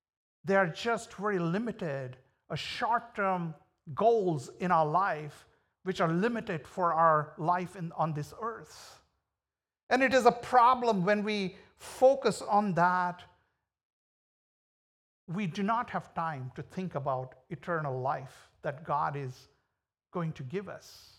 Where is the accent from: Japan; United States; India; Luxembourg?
India; English is a second language; You know, when I was growing up in India, in the college, I was, you know, studying